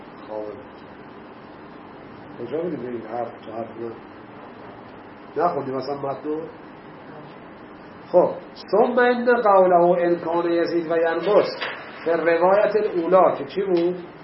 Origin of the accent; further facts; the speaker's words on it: Iran; ما اومدیم از ایران اومدیم سوریه الان دمشق بعد میخوایم بریم حلب